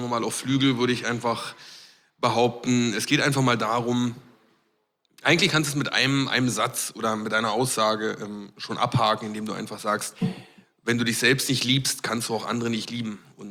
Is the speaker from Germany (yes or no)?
yes; Berlin, Germany; wir sind aus Berlin, wir leben hier, wir sind hier groß geworden.